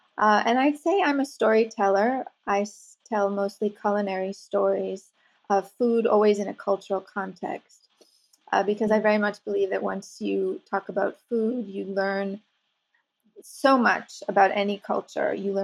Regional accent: New York, United States; I am originally from Manhattan.

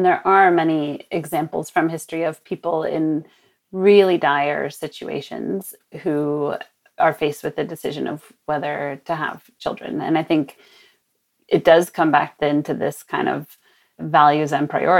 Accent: Sonoma, California, United States; during one of the catastrophic fires in my hometown of Sonoma, north of San Francisco

